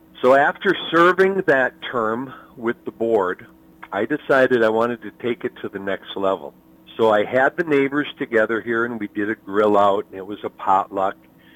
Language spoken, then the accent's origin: English; Hastings, Minnesota, United States; now in St. Paul, United States; I remember the neighborhood that I grew up in there in Hastings. And I am the man that I am today because of the neighborhood that I grew up in.